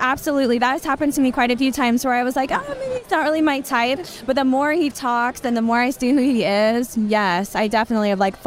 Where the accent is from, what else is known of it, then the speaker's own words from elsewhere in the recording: Salt Lake City, Utah, United States; I grew up in Salt Lake City.